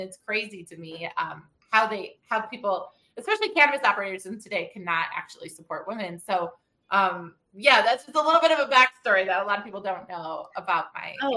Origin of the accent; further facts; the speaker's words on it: Wisconsin, United States; I grew up in the Midwest in Wisconsin.